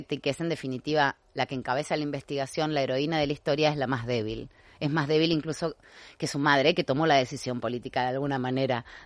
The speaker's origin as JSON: {"language": "Spanish", "country": "Argentina", "said": "En un país como Argentina, la memoria es un valor histórico en mi país."}